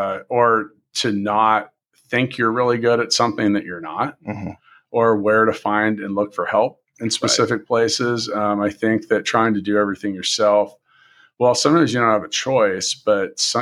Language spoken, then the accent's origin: English; Indianapolis, Indiana, United States; It's funny, I'm from Indianapolis and that's where he's from